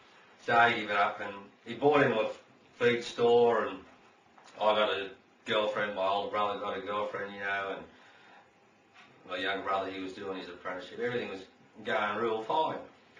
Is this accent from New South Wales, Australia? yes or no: yes; New South Wales, Australia; born there; I was born in New South Wales in Australia. That's the only New South Wales I think, anyway.